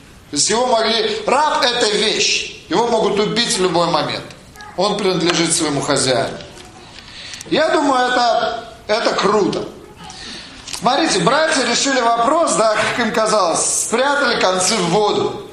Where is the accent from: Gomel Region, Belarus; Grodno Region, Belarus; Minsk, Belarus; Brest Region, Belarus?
Minsk, Belarus; У меня был сосед в городе Минске, откуда я родом.